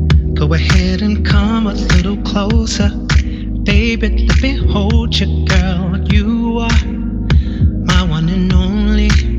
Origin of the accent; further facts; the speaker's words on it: Chicago, Illinois, United States; I'm from Chicago, and it's hard for, you know, a lot of men in Midwest to take selfies and videos